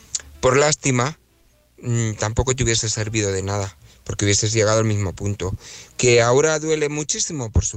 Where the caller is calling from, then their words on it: Barcelona, Catalonia, Spain; de Barcelona.